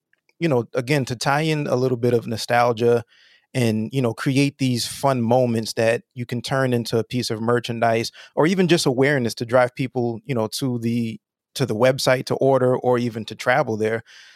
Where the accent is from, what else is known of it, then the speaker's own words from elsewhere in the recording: Roosevelt, New York, United States; I'm from Roosevelt, New York, but there was one in Freeport, New York that was less than a mile away.